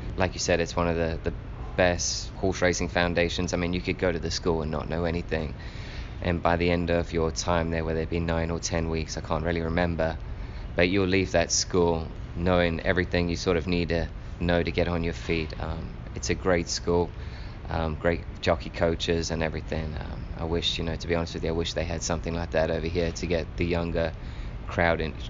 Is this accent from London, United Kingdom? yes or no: yes; London, United Kingdom; Mostly remember growing up in Middlesex with my mom and two sisters.